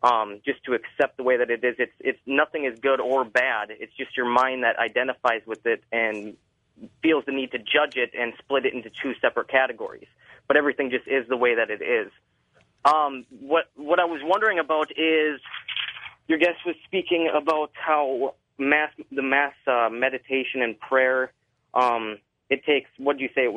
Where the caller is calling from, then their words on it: Superior, Wisconsin, United States; Yes, I am from Superior, Wisconsin.